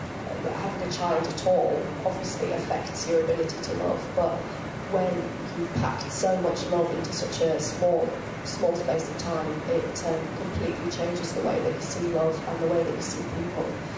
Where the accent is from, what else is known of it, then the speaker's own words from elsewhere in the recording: Penrith, North West England, United Kingdom; I was brought up in Penrith. I've got a husband and two little boys. I was brought up as a Christian.